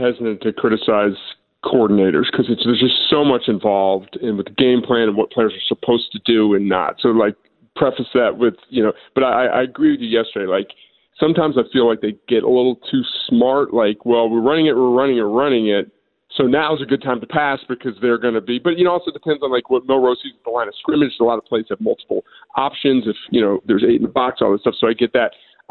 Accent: New Jersey, United States; growing up in New Jersey, there's a lot of Michigan people.

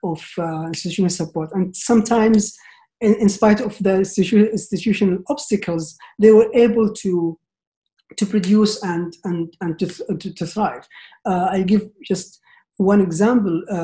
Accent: Medina, Medina Province, Saudi Arabia; from Al-Madina, Saudi Arabia. I'm a sociologist, lecturer, and researcher interested in culture, politics in the Gulf.

